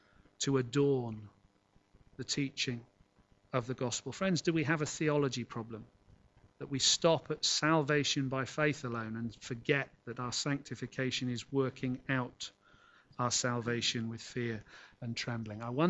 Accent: Scotland, United Kingdom; as a boy growing up in Scotland those years ago.

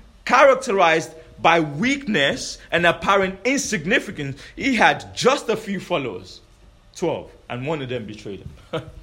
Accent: Nigeria; I'm Nigerian. Anyone else Nigerian?

